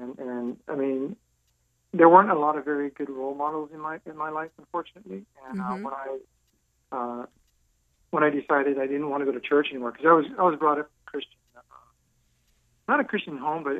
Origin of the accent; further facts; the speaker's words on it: Los Angeles, California, United States; I was raised in the Valley, in the Valley area. Came from a very large family, very large family.